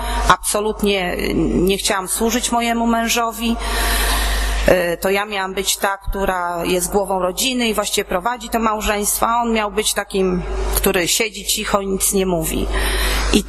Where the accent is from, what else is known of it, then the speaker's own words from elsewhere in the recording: Darłowo, West Pomeranian Voivodeship, Poland; bo jesteśmy z Darłowa.